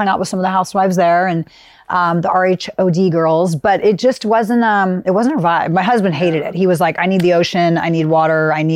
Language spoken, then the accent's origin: English; California, United States; I think I was the only original girl on RHOC that was born and raised in Orange County.